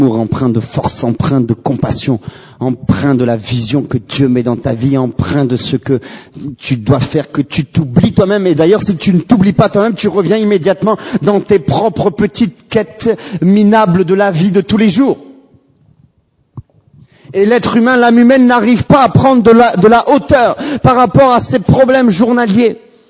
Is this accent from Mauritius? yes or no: no; France; je reste en France, je suis français, et je veux mon pays.